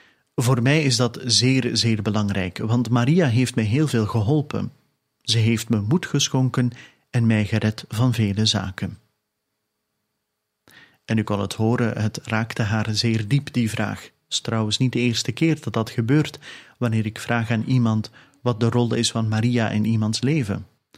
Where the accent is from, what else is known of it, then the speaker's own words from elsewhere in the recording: Turkey; now in Belgium; ik kom oorspronkelijk uit Turkije en ik woon nu 39 jaar in België. Ik ben een Assyrische christen. Ik heb altijd mijn geloof beleefd. We zijn echt diepgelovige mensen